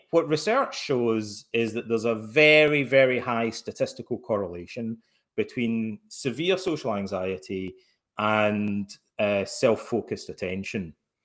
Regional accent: Scotland, United Kingdom; Try growing up in Scotland.

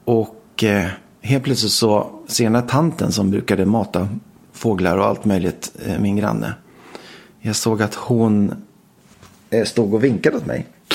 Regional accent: Stockholm, Stockholm County, Sweden; jag växte upp i Stockholm

